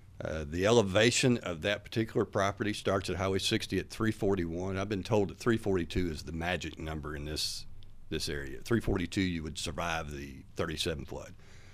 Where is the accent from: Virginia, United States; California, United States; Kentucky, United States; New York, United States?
Kentucky, United States; Hartford; I mean, for example, this might not make sense for my hometown of Hartford, Kentucky.